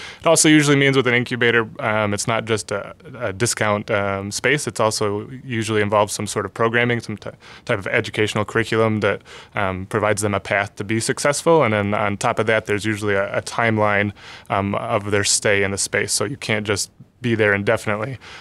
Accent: Bath, South West England, United Kingdom; Yep, I'm from Bath originally.

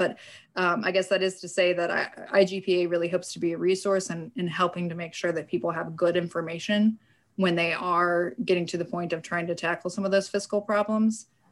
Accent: Mattoon, Illinois, United States; now in Springfield, United States; So I'm originally from Mattoon, Illinois, which there is debate on how you pronounce that, but if you're from Mattoon, that's how you pronounce it. so right near Eastern Illinois University, that's where I grew up.

